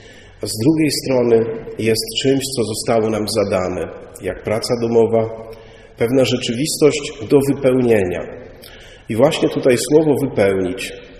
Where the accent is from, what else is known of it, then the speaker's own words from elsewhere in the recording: Lublin Voivodeship, Poland; also born or lived in central Poland; Ja co prawda urodziłem się w centralnej Polsce, no ale to taki drobny epizod, bo wkrótce już zostałem z rodzicami przetransportowany właśnie tutaj na ziemię lubelską, więc cały czas tutaj dorastałem.